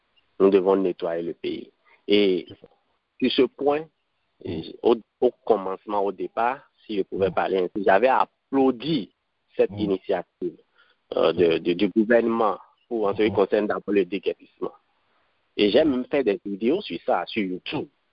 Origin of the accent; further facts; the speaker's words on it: Kilibo, Collines, Benin; J'étais né au Bénin, j'ai grandi au Bénin, j'ai fait mes études primaires et secondaires à Kilibo, dans un village au nord du Bénin.